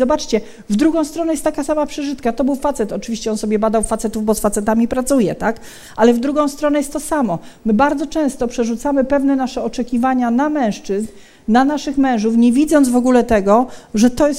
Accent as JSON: {"language": "Polish", "region": "Silesian Voivodeship", "country": "Poland", "said": "bo jestem ze Śląska."}